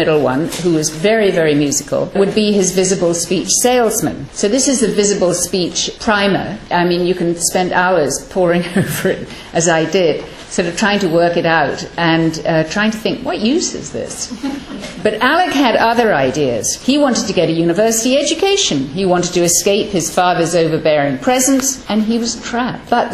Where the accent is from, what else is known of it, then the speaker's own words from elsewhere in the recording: Canada; And it pains me to say this as a Canadian